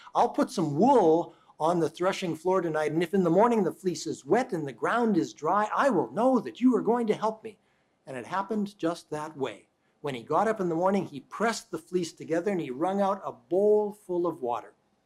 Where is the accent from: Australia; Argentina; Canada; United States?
Canada; Growing up in Canada, as I did as a young man, I would see the aurora borealis